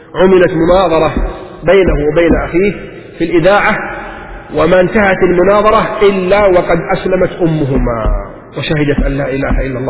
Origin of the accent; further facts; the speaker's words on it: Taif, Makkah Province, Saudi Arabia; امرأة قبل أيام عندنا في الطائف